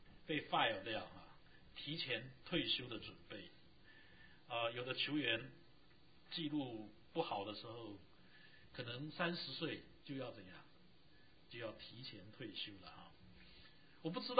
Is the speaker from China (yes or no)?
yes; China; 不过大概我们中国人适应力比较强